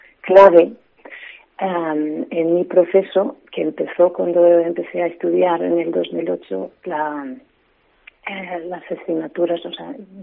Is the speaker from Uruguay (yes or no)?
no; Norway; Spanish is a second language; now in Spain; Pues sí, soy noruega y vine a España para estar un año por un trabajo como fisioterapeuta.